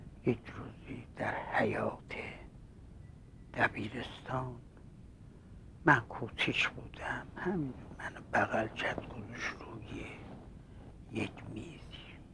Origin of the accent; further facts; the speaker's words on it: Iran; accent: Azerbaijani; Persian is a second language; لهجه ای داشتم، الانم دارم، هر کسی با ما اولین دفعه صحبت بکنه میفهمی که ما آذربایجانی هستیم، آذری هستیم، از لهجه‌مون میفهمم.